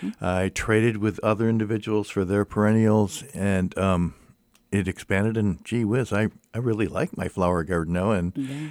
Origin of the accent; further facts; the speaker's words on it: East Coast, United States; I come from the East Coast, and you know, on the East Coast, the houses there, people really are into gardening